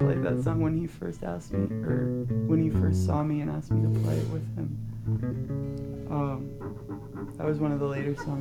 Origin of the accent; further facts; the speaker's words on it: Fredericksburg, Virginia, United States; Yeah, I'm from Fredericksburg.